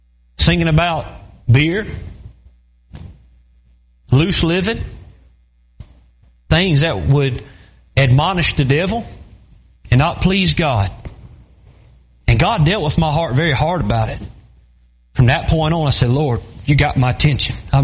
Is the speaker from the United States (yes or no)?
yes; the South, United States; 15, 16 years old, I grew up in the South.